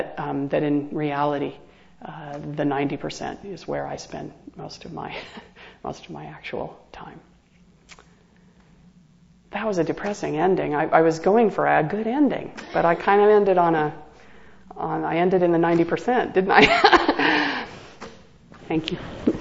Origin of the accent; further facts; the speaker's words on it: Arizona, United States; I mean, I grew up in Arizona where there were rattlesnakes, diamondbacks everywhere. And we had an outhouse.